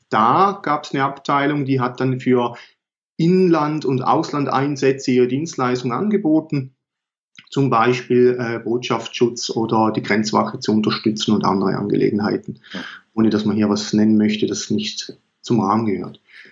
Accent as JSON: {"language": "German", "region": "Eastern Switzerland", "country": "Switzerland", "said": "ganz einfach gesagt, ich komme aus der Schweiz, aus der Ostschweiz"}